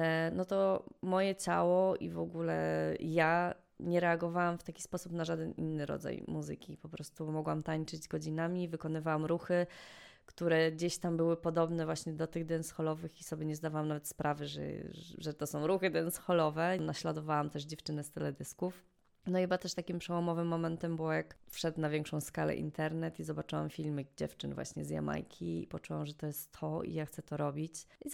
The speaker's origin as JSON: {"language": "Polish", "town": "Świdnica", "region": "Lower Silesian Voivodeship", "country": "Poland", "said": "Pochodzę z Polski, a dokładnie pochodzę ze Świdnicy. To jest miasto na Dolnym Śląsku, bardzo piękne, malownicze."}